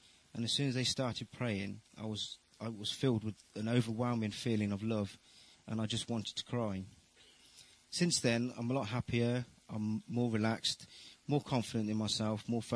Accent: Leamington, West Midlands, United Kingdom; Originally, I'm from Leamington, and 4 years ago, my marriage broke down.

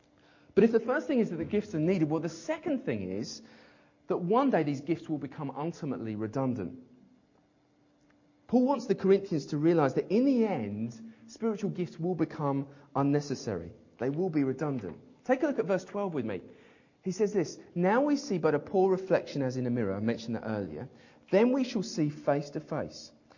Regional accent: United Kingdom; Please, God, remember I'm British.

